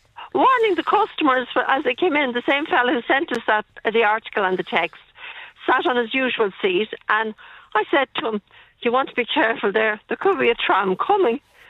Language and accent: English; Dublin, Leinster, Ireland; I'm actually from Dublin originally.